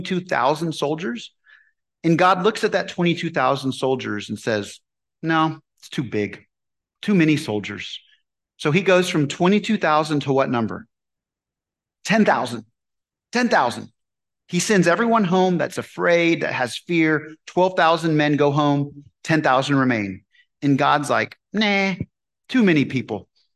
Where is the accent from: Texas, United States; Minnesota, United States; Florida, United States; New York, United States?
Texas, United States; Austin; I can remember growing up in Austin, the first time I rode a bike